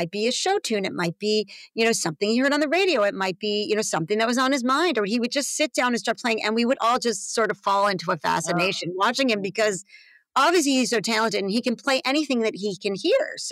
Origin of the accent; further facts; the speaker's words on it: Manhattan, New York, United States; also born or lived in Connecticut; I'm not. No, I grew up in Manhattan and Connecticut.